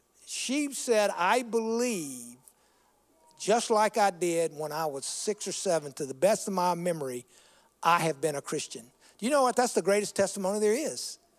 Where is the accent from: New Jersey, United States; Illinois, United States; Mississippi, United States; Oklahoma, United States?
Mississippi, United States; Greenville; Well, I grew up in Greenville, Mississippi.